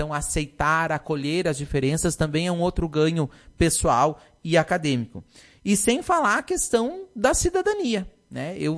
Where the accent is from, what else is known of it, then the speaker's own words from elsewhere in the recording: Lagoa Vermelha, Rio Grande do Sul, Brazil; Que a gente é aqui de Lagoa Vermelha e a gente está representando também a nossa comunidade.